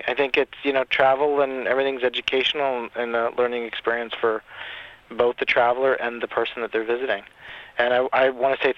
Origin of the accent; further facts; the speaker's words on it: New York, United States; And as a New Yorker, I think that I have every right to say that.